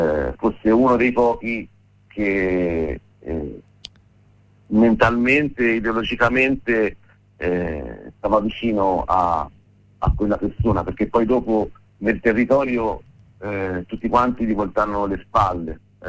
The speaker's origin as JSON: {"language": "Italian", "region": "Apennines", "country": "Italy", "tie": "born or raised there", "said": "Io sono cresciuto nell'Appennino, più o meno"}